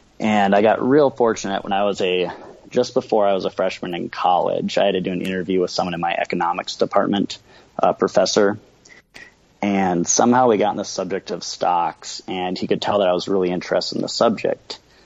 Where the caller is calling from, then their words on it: Scottsdale, Arizona, United States; also born or lived in Minnesota; I'm calling from Scottsdale, Arizona. Moved here from Minnesota about a year ago. Running my firm down here.